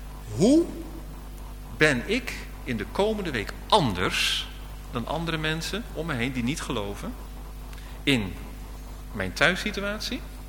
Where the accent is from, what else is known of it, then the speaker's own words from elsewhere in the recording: Alphen aan den Rijn, South Holland, Netherlands; ik weet nog heel goed bij ons in Alphen aan den Rijn, dat was in de jaren 60, daar was een enorme opwekking onder jongelui.